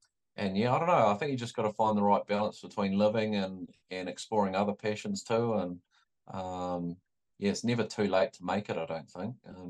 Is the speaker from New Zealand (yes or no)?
yes; New Plymouth, Taranaki, New Zealand; Like I always wanted to be an All Black, you know, like as every Kiwi kid does. But, you know, like, yeah, I played 5th-15 at New Plymouth Boys High School